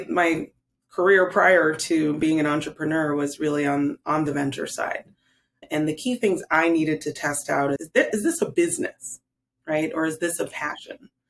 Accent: Chicago, Illinois, United States; I was born and raised in Chicago to two physicians at the University of Chicago. They're immigrants from Nigeria.

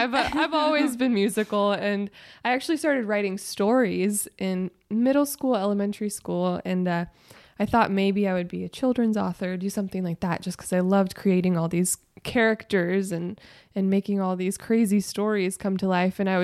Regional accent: Nashville, Tennessee, United States; Yeah, so I was born and raised in Nashville.

